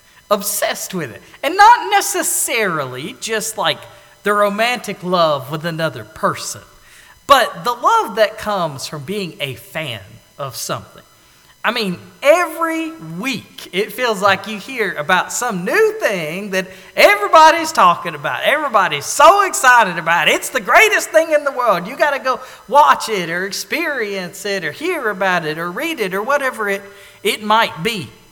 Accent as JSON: {"language": "English", "region": "Mississippi", "country": "United States", "tie": "born or raised there", "said": "I grew up in North Mississippi, not too far from the Alabama line"}